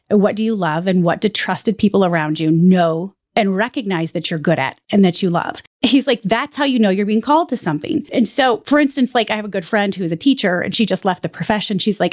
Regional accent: Jackson, Michigan, United States; Like my nickname growing up in Jackson, Michigan was

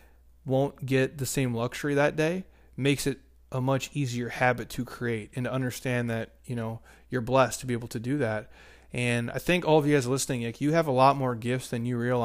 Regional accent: Minnesota, United States; now in Arizona, United States; I grew up in Minnesota where it's negative, you know, 20 degrees.

